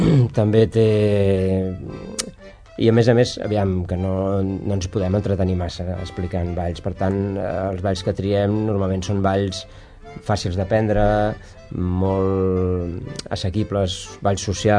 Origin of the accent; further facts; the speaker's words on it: Catalonia, Spain; No, jo sóc català, etcètera, etcètera.